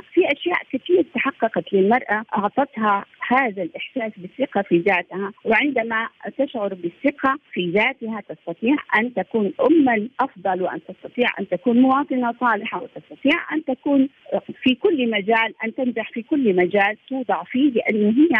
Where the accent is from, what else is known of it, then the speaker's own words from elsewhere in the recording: Saudi Arabia; يعني نحن مجتمع سعودي متكافل، مجتمع سعودي لديه قيم